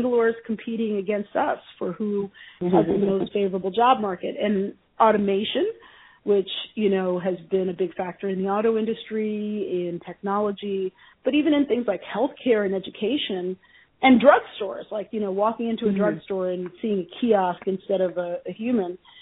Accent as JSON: {"language": "English", "town": "Baltimore", "region": "Maryland", "country": "United States", "said": "Yeah, so I think as, you know, I'm from Baltimore"}